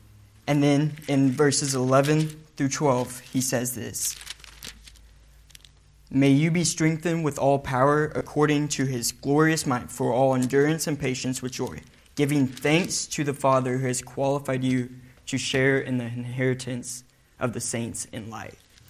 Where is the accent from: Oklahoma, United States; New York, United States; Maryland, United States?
Oklahoma, United States; So growing up in Oklahoma, there was a director of missions.